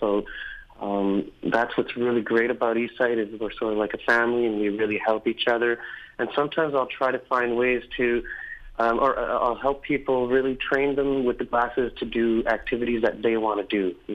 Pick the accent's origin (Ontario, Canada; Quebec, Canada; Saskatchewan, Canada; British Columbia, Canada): Quebec, Canada; Montreal; I'm from Montreal, Quebec.